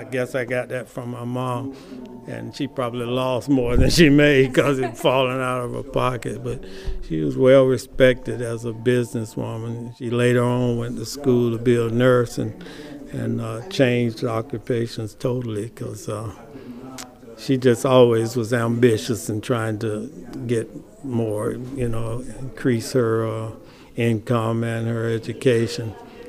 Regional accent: St. Petersburg, Florida, United States; I was born and raised right here in St. Petersburg.

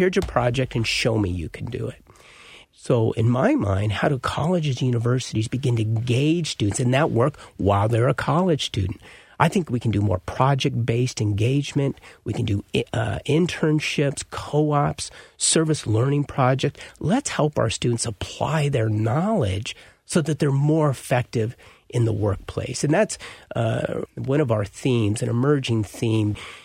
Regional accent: Cheyenne, Wyoming, United States; In my hometown of Cheyenne, Wyoming, our community was impacted by my parents getting their education.

